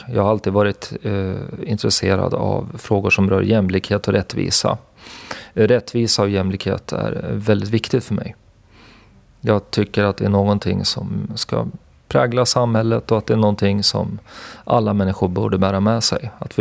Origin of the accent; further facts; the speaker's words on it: Västerås, Västmanland County, Sweden; born there; Jag är 38 år gammal. Jag bor på Oxbacken i Västerås. Jag är född i Västerås.